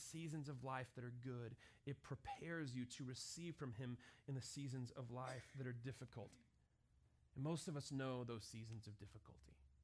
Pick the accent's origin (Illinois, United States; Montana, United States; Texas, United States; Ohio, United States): Texas, United States; also born or lived in Brownfield, Texas; I grew up in West Texas, and some part of my life, I lived in Brownfield, Texas.